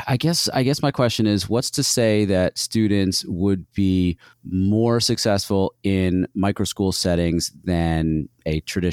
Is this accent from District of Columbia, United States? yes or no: no; New York, United States; And our high school, we grew up in New York State.